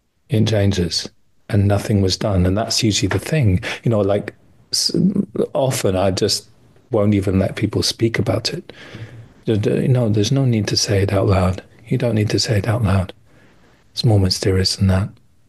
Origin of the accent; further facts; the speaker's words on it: London, United Kingdom; now in Minneapolis, United States; I'm in Minneapolis in the States, despite the accent. I am a Londoner.